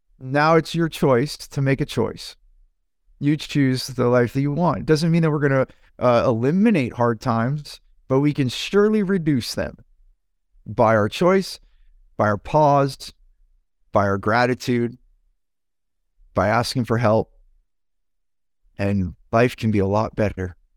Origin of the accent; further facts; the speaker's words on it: United States; because I grew up in the United States through modern society to work, work, work, work, work. I came from immigrant families